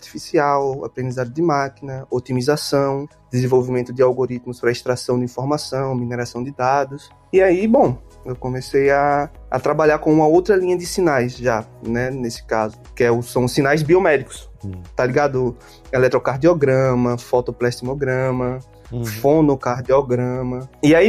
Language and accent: Portuguese; Aracaju, Sergipe, Brazil; moved away as an adult; Eu sou de Aracaju, Sergipe, é o menor estado do Brasil